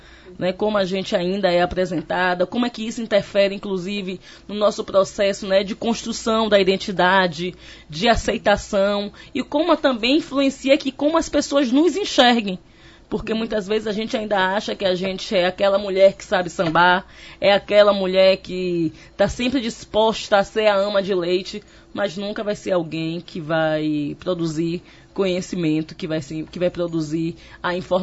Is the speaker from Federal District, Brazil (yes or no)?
no; Bahia, Brazil; porque eu sou baiana, então lá na Bahia a gente tem o humor como característica nata